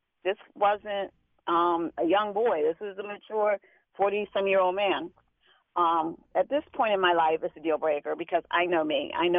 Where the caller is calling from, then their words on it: Washington, District of Columbia, United States; from Washington.